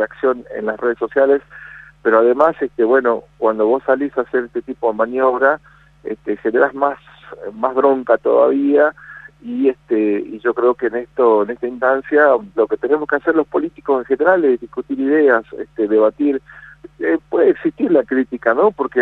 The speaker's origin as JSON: {"language": "Spanish", "country": "Argentina", "said": "nosotros como argentinos"}